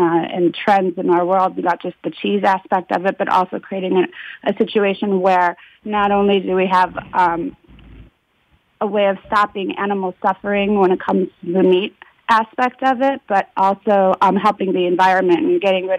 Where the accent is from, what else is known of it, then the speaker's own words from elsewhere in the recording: Detroit, Michigan, United States; I grew up in Detroit, where they, at the time, they didn't even have, like, you know, ways to recycle.